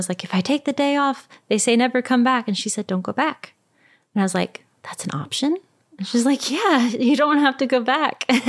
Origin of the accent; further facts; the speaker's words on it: Minneapolis, Minnesota, United States; I'm from Minneapolis, and there's a lot more wool sweaters in the Goodwills in Minneapolis than there are in Tennessee.